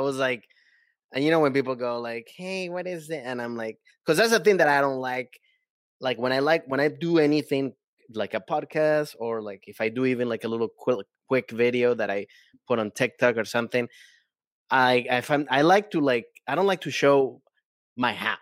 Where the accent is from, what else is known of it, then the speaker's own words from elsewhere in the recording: Venezuela; I come from Venezuela and I grew up in that.